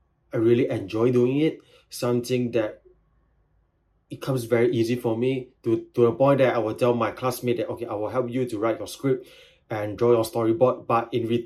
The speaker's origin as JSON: {"language": "English", "country": "Singapore", "said": "I'm a filmmaker from Singapore."}